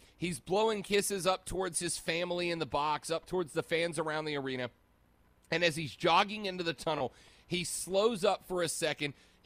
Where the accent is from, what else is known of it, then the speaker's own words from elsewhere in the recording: New Orleans, Louisiana, United States; to my hometown of New Orleans, Louisiana, to my home region of the entire Gulf Coast.